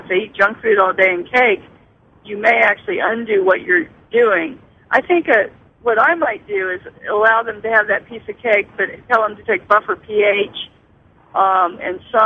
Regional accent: Lawrence, Kansas, United States; I grew up in Lawrence, Kansas

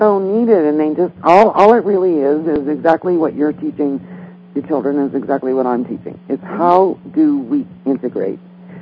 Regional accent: Illinois, United States; And we're both from Illinois.

